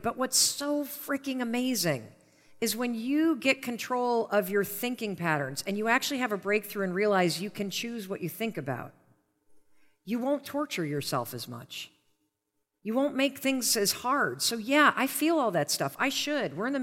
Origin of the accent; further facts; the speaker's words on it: Michigan, United States; I grew up in Western Michigan.